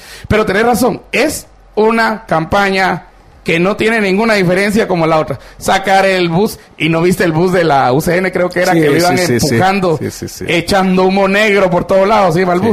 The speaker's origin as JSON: {"language": "Spanish", "region": "Chimaltenango", "country": "Guatemala", "tie": "born or raised there", "said": "Fíjate que un payaso se tiró allá en mi pueblo, en Chimaltenango."}